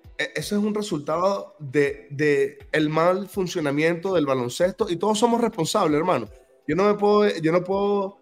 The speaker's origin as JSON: {"language": "Spanish", "country": "Venezuela", "said": "nosotros como venezolanos todavía no entendemos"}